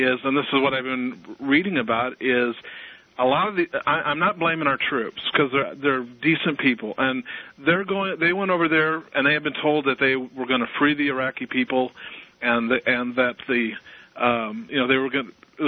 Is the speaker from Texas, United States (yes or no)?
yes; Texas, United States; And I grew up in Texas.